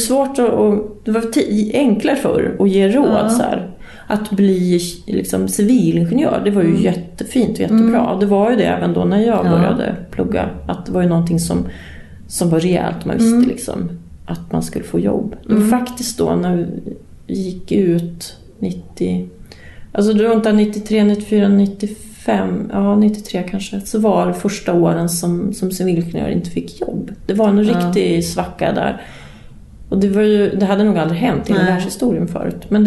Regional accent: Sala, Västmanland County, Sweden; moved away as an adult; now in Stockholm, Sweden; Nej, jag har bott i Stockholm jättelänge. Men jag är från Sala. Så jag är västmanlänning.

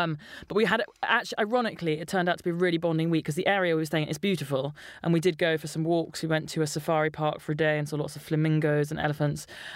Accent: South East England, United Kingdom; I grew up in Sussex, so...

